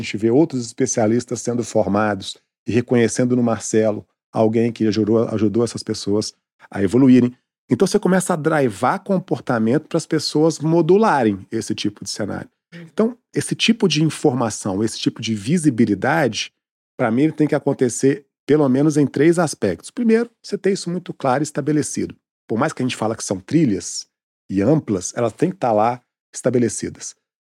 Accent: Belo Horizonte, Minas Gerais, Brazil; now in São Paulo, Brazil; Eu sou de Belo Horizonte. Vivo muito em São Paulo, então às vezes as pessoas nem sabem, mas eu sou de Belo Horizonte. Eu pago IPTU em Belo Horizonte.

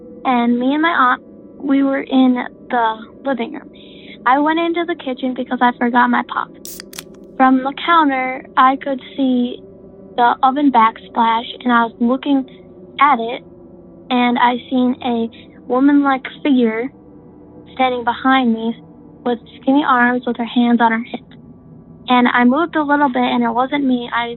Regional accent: Minnesota, United States; I'm from South Central Minnesota.

